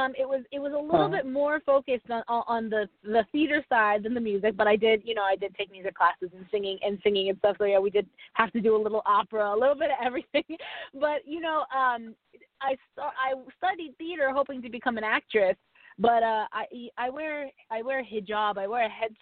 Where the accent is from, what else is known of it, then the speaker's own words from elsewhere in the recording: Pennsylvania, United States; I'm from Schuylkill County, born and raised. Aaron, you've known me my entire life.